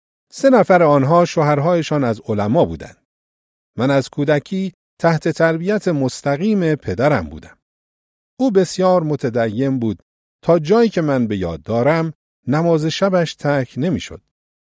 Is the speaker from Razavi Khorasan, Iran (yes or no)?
yes; Mashhad, Razavi Khorasan, Iran; born there; من در سال 1314 هجری شمسی در مشهد مقدس در بالا خیابان کوچه زردی متولد شدم. پدرم به دیانت و سواد معروف بود و اصالتاً مشهدی بود. مادرم اهل تهران